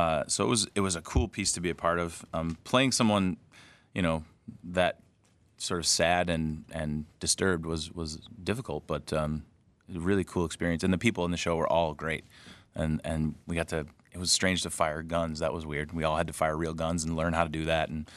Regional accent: Rochester, New York, United States; I grew up in Rochester, New York, and I got into acting sort of early

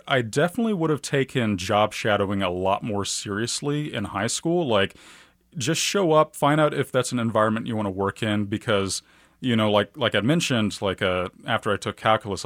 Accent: Kansas City, Missouri, United States; I grew up in East Kansas City, went to Raytown High School, and I was working at Walmart.

